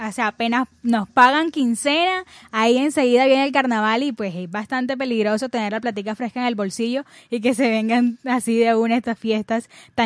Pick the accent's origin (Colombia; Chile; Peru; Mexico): Colombia; Barranquilla, Atlántico; como barranquilleros nos identificamos mucho con la fiesta, nos sentimos orgullosos de esta fiesta y pues por más que tengamos años viviendo aquí